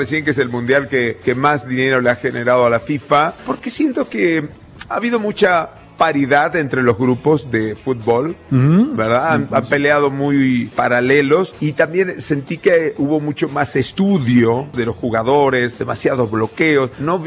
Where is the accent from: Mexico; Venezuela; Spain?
Mexico; also born or lived in Buenos Aires, Argentina; porque nací en Buenos Aires, pero soy mexicano.